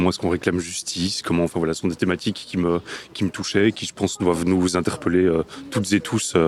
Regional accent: Brussels, Brussels-Capital Region, Belgium; j'ai 47 ans et je suis bruxellois depuis toujours.

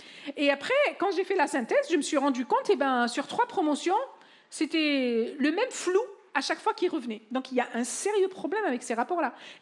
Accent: France; pour nous, moi je viens de France, donc la sécurité sociale, pour moi c'est un acquis

